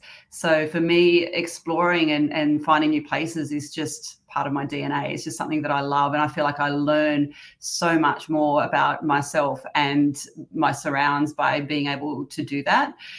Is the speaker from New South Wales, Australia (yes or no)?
yes; Sydney, New South Wales, Australia; I'm from Sydney, Australia. At the moment, I'm on the South Coast, though, down spending some time with my family and friends.